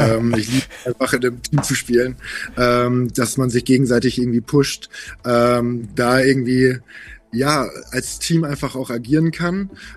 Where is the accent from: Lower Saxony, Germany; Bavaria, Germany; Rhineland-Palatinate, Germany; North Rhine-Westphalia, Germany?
Bavaria, Germany; Munich; Ich bin aus München, Münchner Kindel sozusagen, bin da aufgewachsen